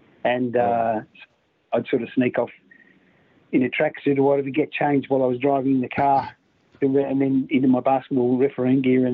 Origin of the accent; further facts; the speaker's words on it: St Kilda, Victoria, Australia; and I was born and bred in St Kilda.